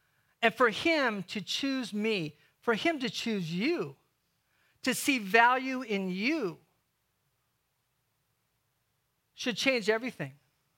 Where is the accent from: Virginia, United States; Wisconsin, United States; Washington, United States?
Washington, United States; Seattle; I'm from Seattle, just beautiful A-frame church.